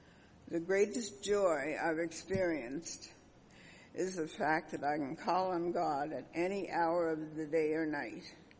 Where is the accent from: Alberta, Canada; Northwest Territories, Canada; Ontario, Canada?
Ontario, Canada; Ottawa; born there; I was born in Ottawa to wonderful parents who also had 8 other children.